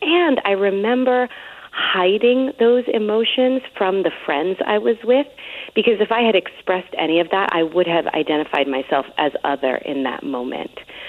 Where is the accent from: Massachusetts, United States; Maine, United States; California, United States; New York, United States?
New York, United States; Bronx; And where I come from, in the building that I grew up in the Bronx, when the elevator door opens, there's like 20 apartments.